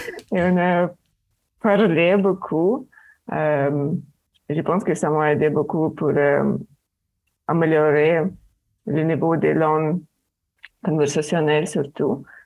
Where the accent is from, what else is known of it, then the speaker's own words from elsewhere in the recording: South Africa; moved away as an adult; now in Canada; Je viens d'Afrique du Sud. Et j'ai voulu aller vivre au Canada.